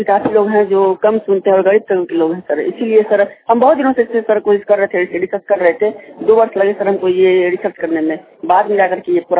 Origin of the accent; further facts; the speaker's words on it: Madhubani, Bihar, India; मेरा घर मधुबनी शहर में सर, जैन कॉलेज के सामने